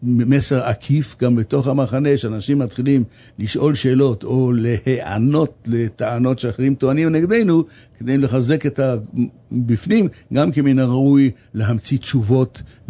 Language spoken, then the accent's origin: Hebrew; Bnei Brak, Tel Aviv District, Israel; לא גדלתי, התחתנתי לתל אביב. גדלתי בבני ברק